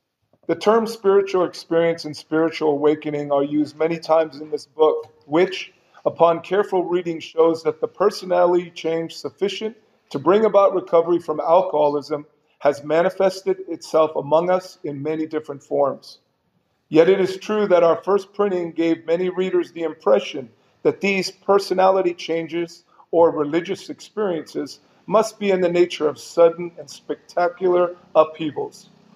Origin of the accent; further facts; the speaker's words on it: San Jose, California, United States; You know, in the neighborhood, I grew up in I was born in San Jose